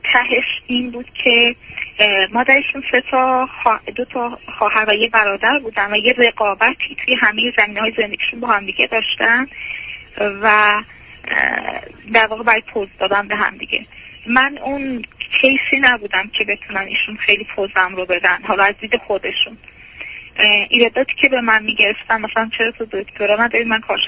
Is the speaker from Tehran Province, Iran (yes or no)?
no; Isfahan, Iran; من اصفهانی هستم، ایشون هم ساکن اصفهان، هم 30 سال ساکن اصفهان هستم، اما اصالتا از شهر دیگه ای هم مشهد.